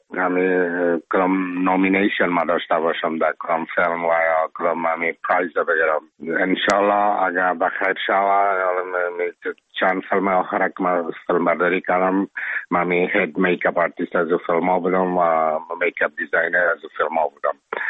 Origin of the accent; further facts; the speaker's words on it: Afghanistan; now in Czech Republic; تمام یوروپ میفهمن که چیز ما افغان هستم.